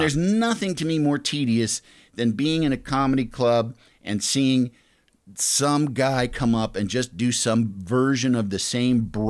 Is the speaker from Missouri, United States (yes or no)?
no; Chicago, Illinois, United States; I mean, I was from Chicago, so improv was right there.